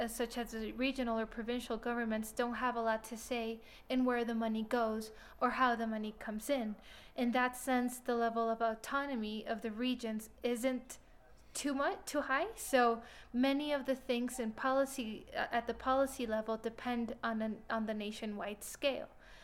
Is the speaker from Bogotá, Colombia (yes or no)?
yes; Bogotá, Colombia; now in Cusco, Peru; I come from Colombia, from Bogota, but I've been living here in Cusco for over a year and a half now